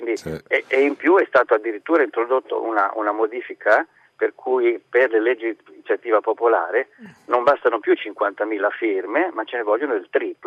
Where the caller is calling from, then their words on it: Genoa, Liguria, Italy; sono di Genova.